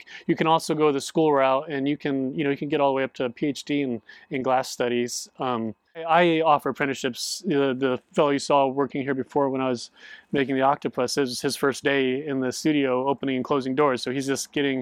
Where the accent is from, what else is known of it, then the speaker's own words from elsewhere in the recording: Las Vegas, Nevada, United States; I grew up in Las Vegas, Nevada. I went to University of Nevada, Las Vegas.